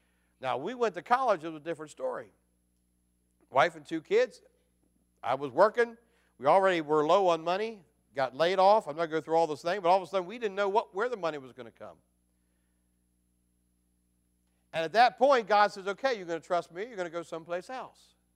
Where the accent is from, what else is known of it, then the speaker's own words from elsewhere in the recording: Hampstead, Maryland, United States; I grew up down in Hampstead, and they used to do a big Hampstead Youth for Christ rally down at North Carroll High School